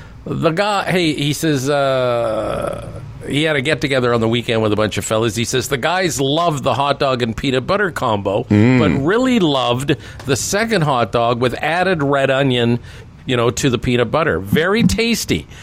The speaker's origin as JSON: {"language": "English", "country": "Canada", "said": "You know, just being a Canadian, I'm looking at the course and I'm looking at the weather and I'm looking at the galleries."}